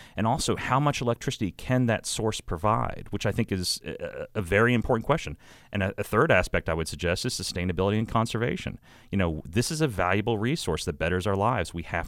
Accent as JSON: {"language": "English", "region": "West Virginia", "country": "United States", "tie": "born or raised there", "said": "In my home state of West Virginia, no county out of 55 supported the president."}